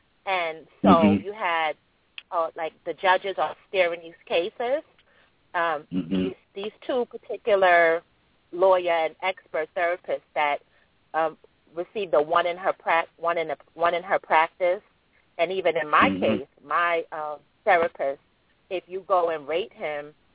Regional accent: New York City, New York, United States; because I'm from New York, and I know a lot of the New York cases

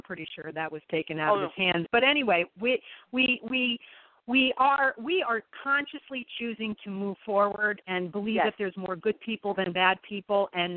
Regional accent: New York, United States; You know, I'm a New Yorker, so I feel it.

